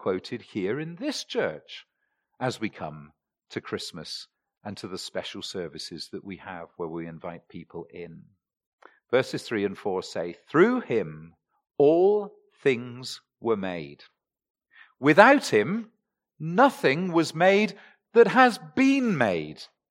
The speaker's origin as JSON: {"language": "English", "region": "South West England", "country": "United Kingdom", "said": "I come from England. England is an island. You're never far from the sea. And in the southwest, it was only 6 miles to the coast."}